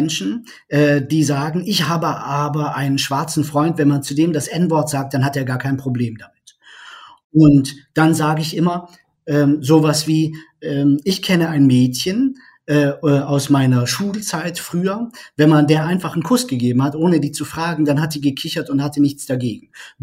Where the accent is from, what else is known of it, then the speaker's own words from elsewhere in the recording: North Rhine-Westphalia, Germany; Ich bin also 42 Jahre alt. Ich komme aus der Nähe von Köln.